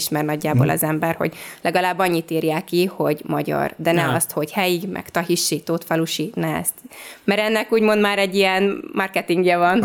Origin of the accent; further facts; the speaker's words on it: Tahitótfalu, Pest, Hungary; 25 éve én az Eperföldön élek, mert ugyan férjemmel csak 2017-ben kezdtünk bele egy pályázat kapcsán, de én kiskorom óta ott nőttem föl az Eperföldön